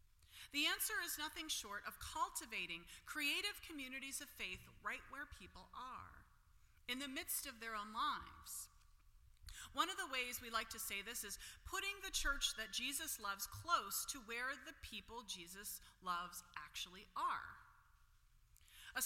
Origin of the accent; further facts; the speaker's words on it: Pittsburgh, Pennsylvania, United States; In fact, in my hometown of Pittsburgh, several folks started a church in a tattoo parlor